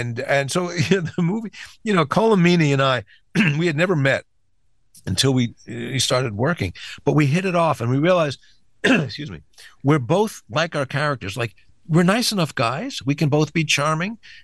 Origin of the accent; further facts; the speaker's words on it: New York, United States; now in Los Angeles, United States; me as a New Yorker, and I live in L.A., but I consider myself still in New York